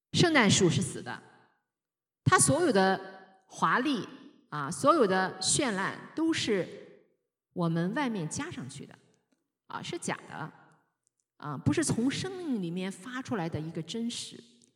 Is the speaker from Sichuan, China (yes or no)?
no; Shandong, China; 有很多人那个像我们山东人一说话嗓门很大